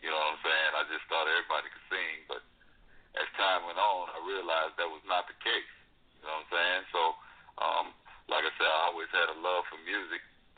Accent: Dallas, Texas, United States; I hail from Dallas, Texas.

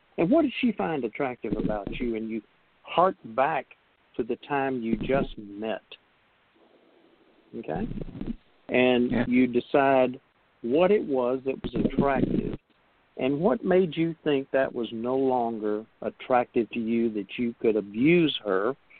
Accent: Texas, United States; because I'm a guy and I'm a Texan and I know everything.

